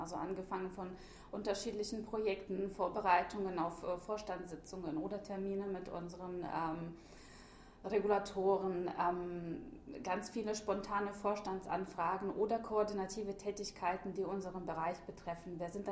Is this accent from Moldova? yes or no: yes; Moldova; moved away as an adult; now in Germany; ich komme ursprünglich aus Moldawien. Das ist so ein kleines Streifenland zwischen Rumänien und der Ukraine. Ich kam 2010 als Austauschstudentin nach Deutschland.